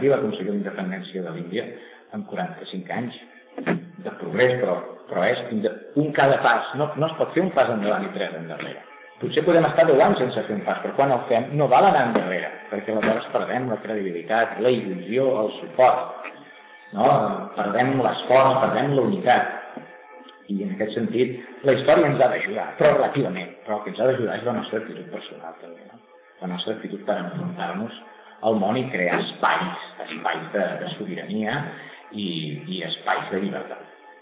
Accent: Catalonia, Spain; jo assumeixo que com a català tinc una part de responsabilitat en la conquesta de València

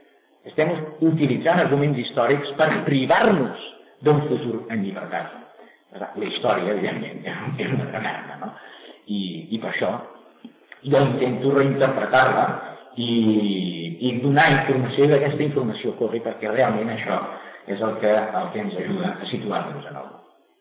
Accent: Catalonia, Spain; Justament perquè soc català, ho dic. I encara diria més, ho dic perquè no soc espanyol.

